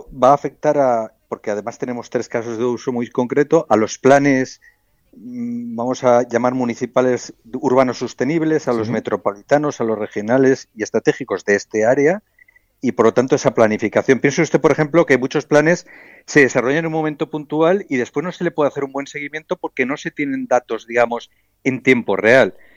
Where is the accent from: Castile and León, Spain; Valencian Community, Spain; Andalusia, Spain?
Valencian Community, Spain; Catarroja; Yo soy de Catarroja.